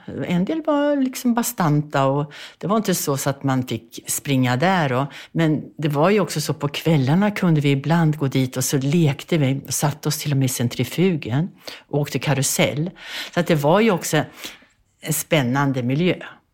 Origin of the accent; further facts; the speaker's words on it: Bergslagen, Sweden; born there; Jag föddes i Bergslagen på en bondgård 1942.